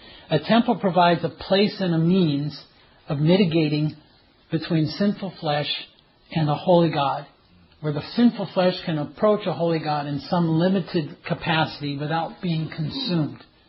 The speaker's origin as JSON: {"language": "English", "town": "Liverpool", "region": "North West England", "country": "United Kingdom", "tie": "born there", "said": "I was born in Liverpool, so I have a tendency to be a little addled about the royal family."}